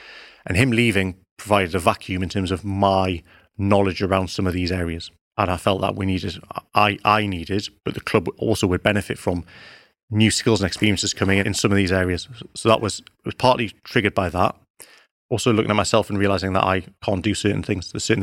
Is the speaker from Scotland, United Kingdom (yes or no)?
no; Newcastle upon Tyne, North East England, United Kingdom; Well, I grew up in Newcastle and you can't not love football.